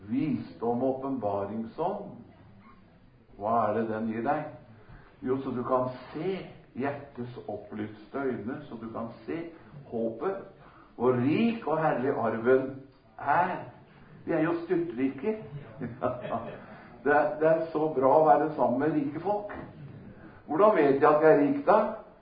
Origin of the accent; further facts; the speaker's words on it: Lillehammer, Innlandet, Norway; når jeg vokste opp på Fåberg, det var i Lillehammer kommune